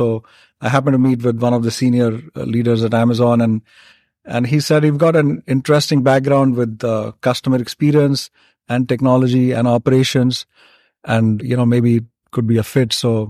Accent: India; I grew up in India and I started my career in the hospitality industry back in India.

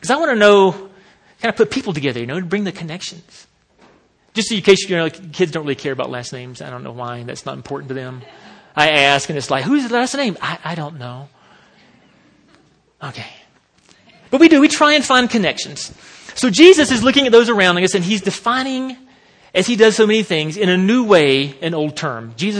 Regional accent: the South, United States; You may not can tell sometimes because my accent is mostly hidden, but I am from the South.

